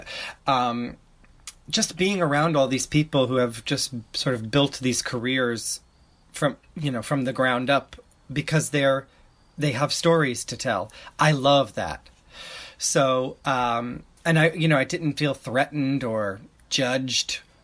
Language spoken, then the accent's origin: English; New York, United States; Yeah, I'm from Long Island.